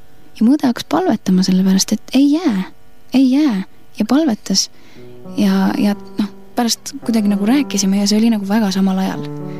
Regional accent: Pärnu, Pärnu County, Estonia; Ma olen sündinud Pärnus ja 19 aastat Pärnus elanud.

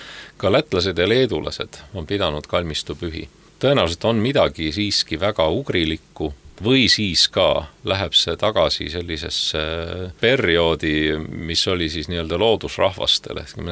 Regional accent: Saue, Harju County, Estonia; Olles Saue linnas sündinud ja kasvanud

